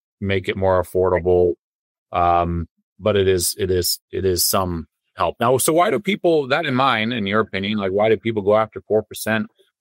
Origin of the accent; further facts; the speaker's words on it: Montana, United States; the town I grew up in, I grew up in Montana. And so the town I grew up in became popular from a recent, you know, Yellowstone show.